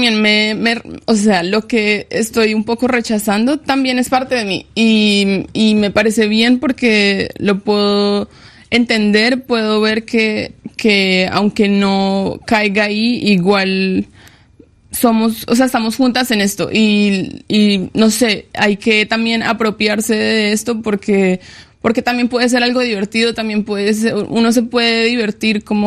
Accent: Pereira, Risaralda, Colombia; born or raised there

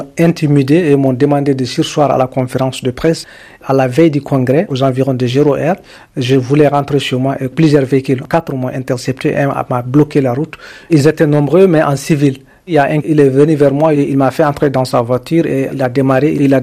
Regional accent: Mali; je suis malien contre l'impunité

